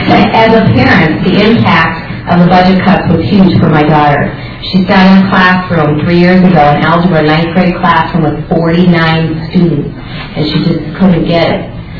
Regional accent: Minnesota, United States; I was born and raised in the Centennial School District way back in the 60s.

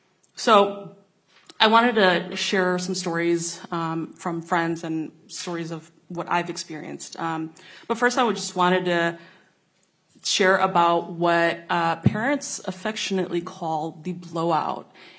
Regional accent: Wisconsin, United States; now in Minnesota, United States; I'm originally from Wisconsin, but Minnesota winters are definitely harsher.

